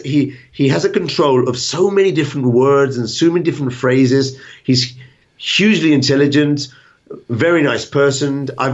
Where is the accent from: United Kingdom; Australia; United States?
United Kingdom; England; although I'm English